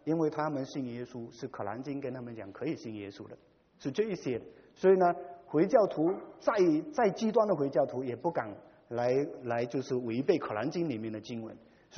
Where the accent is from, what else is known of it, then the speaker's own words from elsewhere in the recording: Malaysia; 我在马来西亚长大，第三代的，